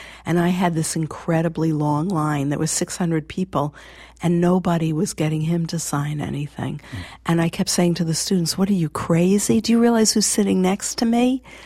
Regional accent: United States; But for me as an American, it came over clean and I could penetrate.

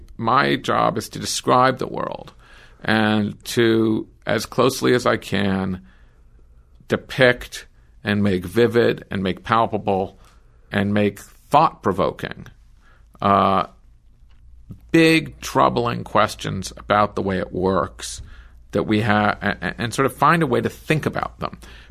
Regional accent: New York, United States; I'm from New York State

